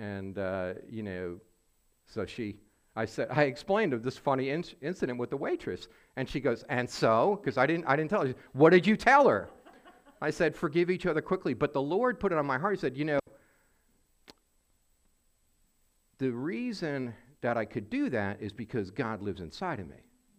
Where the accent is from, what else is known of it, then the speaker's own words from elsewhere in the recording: New York City, New York, United States; also born or lived in Long Island; And I was born in New York on Long Island, and then moved up north in New York City when I was about 8, and went to college in upstate New York